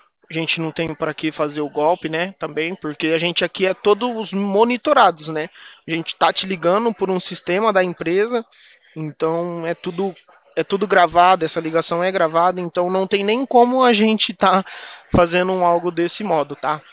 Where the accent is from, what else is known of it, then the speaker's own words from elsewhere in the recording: Presidente Prudente, São Paulo, Brazil; Eu sou daqui de Presidente Prudente.